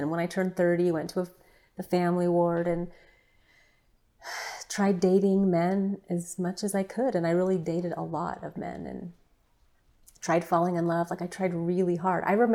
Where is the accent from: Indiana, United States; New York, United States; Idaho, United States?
Idaho, United States; Caldwell; Well, I grew up basically in Caldwell, which is about 35 minutes west of Boise. So it's a smaller town. Grew up there. I loved it.